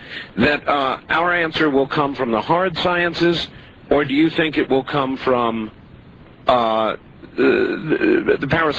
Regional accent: United States; I mean, as an American, I find that depressing.

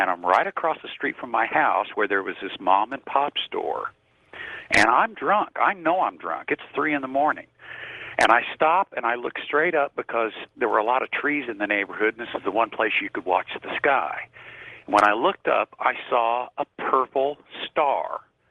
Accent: Tulsa, Oklahoma, United States; I'm from Tulsa.

